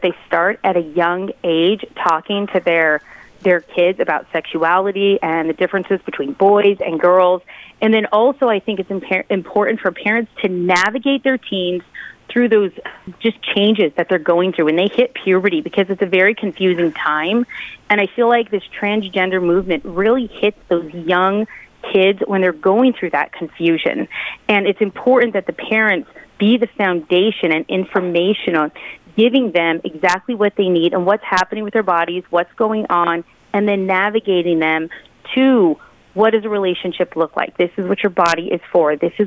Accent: Denver, Colorado, United States; Denver, Colorado. And I came from a broken family, and I went to public high school

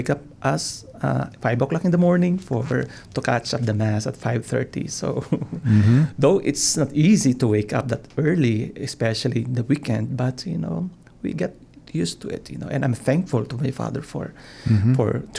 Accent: Philippines; Well, I grew up in the Philippines and one block away from the church

